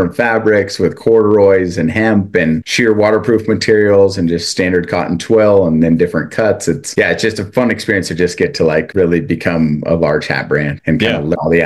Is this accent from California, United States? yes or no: yes; South Lake Tahoe, California, United States; Yes, I am from South Lake Tahoe, California.